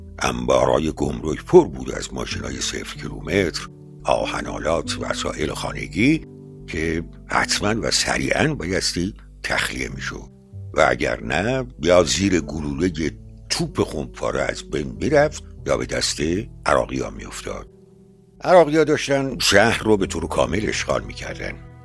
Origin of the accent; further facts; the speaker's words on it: Iran; اون خانوم وقتی فهمید که ما ایرانی هستیم